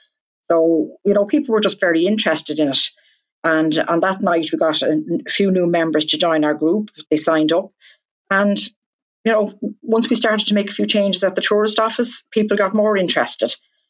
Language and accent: English; Dublin, Leinster, Ireland; I'm from Dublin originally, from Palmerstown, and my brother's a fireman in Dublin